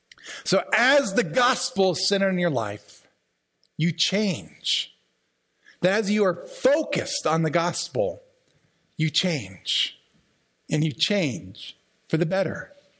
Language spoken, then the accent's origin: English; Maryland, United States; And I'm from Maryland, where firearms are hard to get. And then I moved up here